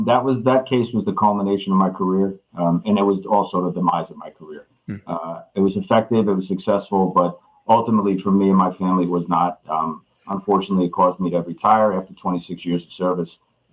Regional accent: New Jersey, United States; It was just who I was born, where I was raised in New Jersey, and I had a good understanding of it.

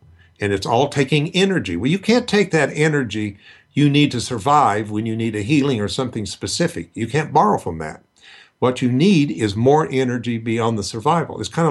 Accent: Tulsa, Oklahoma, United States; I was raised in Tulsa, Oklahoma, which was very well known for healing preachers and evangelists.

